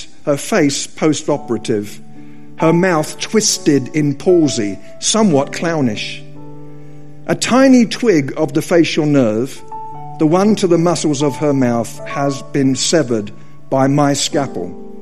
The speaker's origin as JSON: {"language": "English", "region": "England", "country": "United Kingdom", "said": "I'm from England. We have a summer that lasts 17 minutes."}